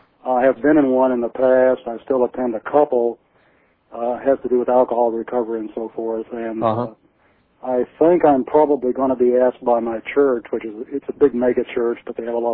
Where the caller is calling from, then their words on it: Lenexa, Kansas, United States; Lenexa, L-E-N-E-X-A, Kansas, near